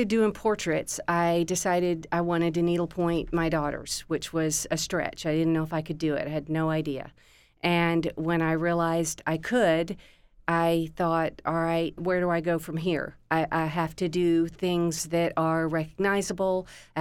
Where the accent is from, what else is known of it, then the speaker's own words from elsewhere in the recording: Rome, Georgia, United States; I grew up in Rome, Georgia. It's a small town.